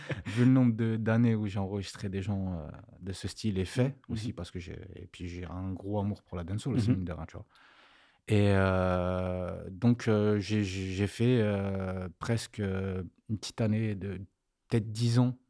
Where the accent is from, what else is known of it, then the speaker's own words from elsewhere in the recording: Le Plessis-Trévise, Île-de-France, France; J'ai grandi au Plessis-Trévise, moi.